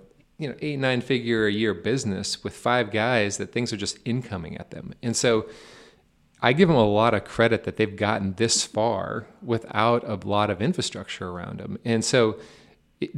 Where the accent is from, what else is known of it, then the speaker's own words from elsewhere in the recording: Dallas, Texas, United States; So, like I said, I'm from Dallas.